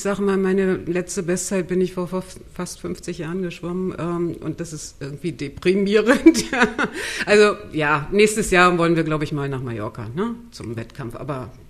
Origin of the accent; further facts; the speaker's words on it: Rostock, Mecklenburg-Vorpommern, Germany; moved away as an adult; now in Berlin, Germany; also ich komme aus Rostock, bin damals bei Empor Rostock geschwommen